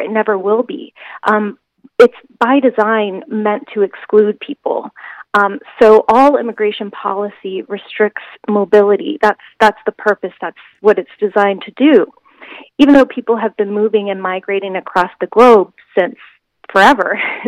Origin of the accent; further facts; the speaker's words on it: Texas, United States; but I'm from Texas, and I've seen, you know, the increased militarization